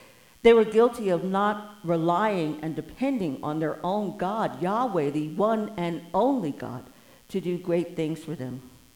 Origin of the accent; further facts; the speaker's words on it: New York City, New York, United States; I think of being a northerner born and raised in New York City, which makes me a Yankee, and I'm proud of it, so that makes me a danged Yankee.